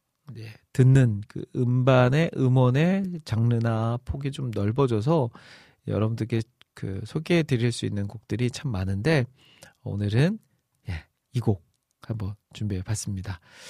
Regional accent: Iksan, North Jeolla, South Korea; 익산소동축제, 아, 또 저의 고향 아니겠습니까.

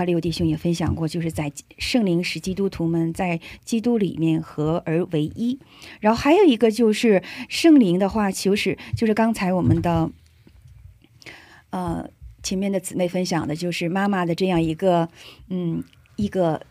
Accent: China; 就是我作为一个中国人的感受

